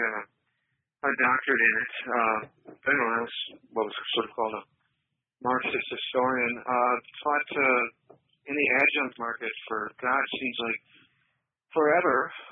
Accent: Chicago, Illinois, United States; because I was from Chicago. I was from Obama's neighborhood, and I actually dealt with Obama.

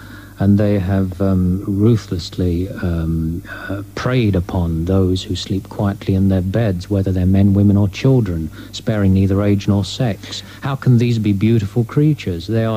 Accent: Newstead Abbey Park, East Midlands, United Kingdom; although I was born in Newstead Abbey Park and raised there for some time, which of course is shrouded with mystery and tales of hauntings.

